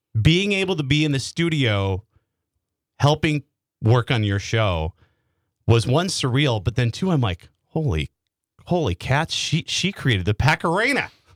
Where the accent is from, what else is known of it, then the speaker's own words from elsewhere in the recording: Wisconsin, United States; It's surreal because I grew up in Sheboygan County and I grew up listening to Milwaukee radio my whole life.